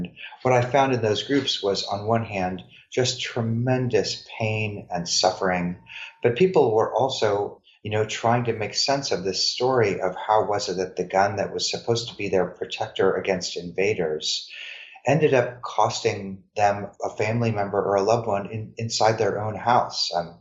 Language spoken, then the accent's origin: English; Missouri, United States; I remember growing up in Missouri